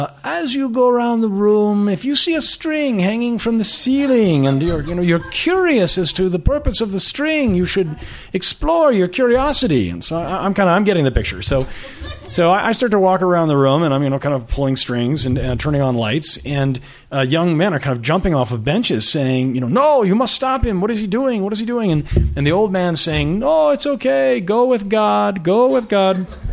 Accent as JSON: {"language": "English", "town": "Boston", "region": "Massachusetts", "country": "United States", "tie": "born or raised there", "moved": "as an adult", "lives_now": "New York City, United States", "said": "I was raised in the Boston area. And I moved to New York City at the age of 25."}